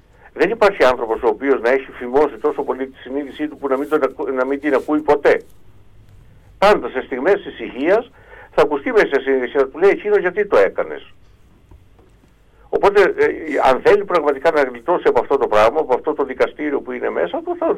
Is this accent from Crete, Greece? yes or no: yes; Rethymno, Crete, Greece; γιατί και εγώ κριτικός είμαι από το Έθιμνο.